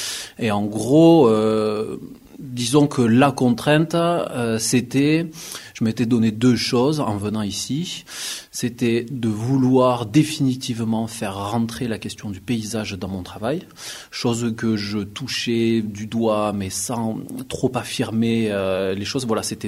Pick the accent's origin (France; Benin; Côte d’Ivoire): France; Lavaur, Occitanie; born there; je suis artiste, j'ai 36 ans, je suis né dans le Tarn, dans une petite ville qui s'appelle Lavaur